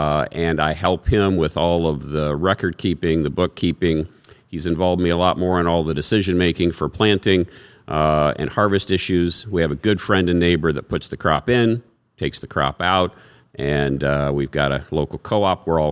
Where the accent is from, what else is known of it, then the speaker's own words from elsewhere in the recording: Baxter, Iowa, United States; So I grew up in central Iowa. Jasper County is my home county. Baxter is my hometown. Grew up on a diversified corn, soy, alfalfa rotation.